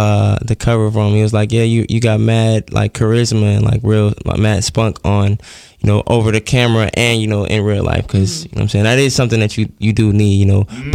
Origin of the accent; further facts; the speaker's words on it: Fort Lauderdale, Florida, United States; I'm from Fort Lauderdale, Florida.